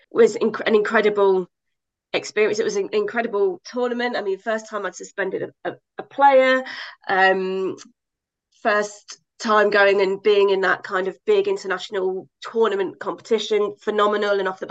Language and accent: English; Loughborough, East Midlands, United Kingdom; because I'm from Loughborough, she knew me quite well.